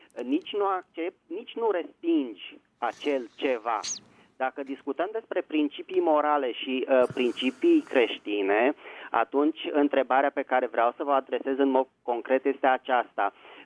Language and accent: Romanian; Bucharest, Romania; din București.